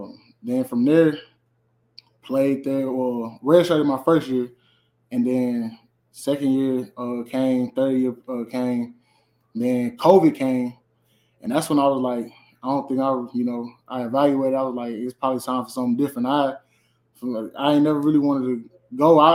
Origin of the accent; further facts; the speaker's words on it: St. Louis, Missouri, United States; My high school, I'm from St. Louis, Missouri. I went to Cardinal Ritter High School in St. Louis. I played basketball really growing up